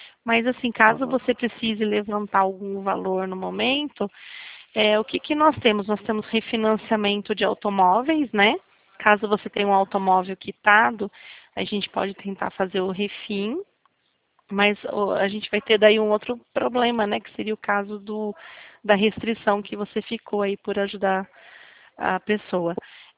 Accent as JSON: {"language": "Portuguese", "region": "São Paulo", "country": "Brazil", "said": "Eu sou do interior de São Paulo."}